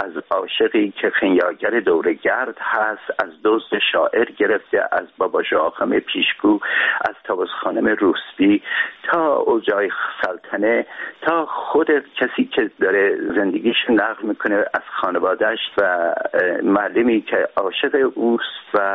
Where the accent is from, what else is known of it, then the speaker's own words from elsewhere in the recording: Urmia, West Azerbaijan, Iran; من در شهر خودم، یعنی ارومیا را که به عنوان سمبل شهرهای ایران قرار دادم